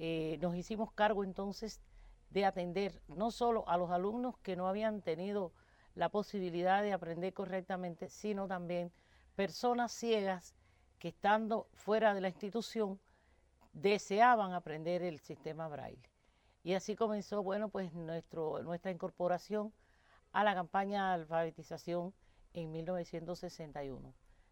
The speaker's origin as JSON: {"language": "Spanish", "town": "Guanabacoa", "region": "Havana", "country": "Cuba", "tie": "born there", "said": "Nací en Guanabacoa el 18 de agosto de 1940."}